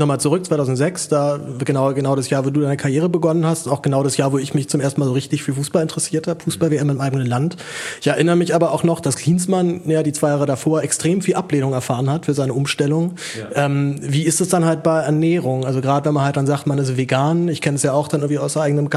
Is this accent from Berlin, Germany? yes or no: yes; Berlin, Germany; ich bin ja Berliner